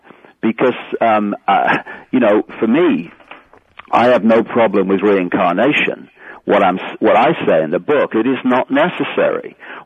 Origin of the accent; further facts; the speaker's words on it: Leicester, East Midlands, United Kingdom; from Leicester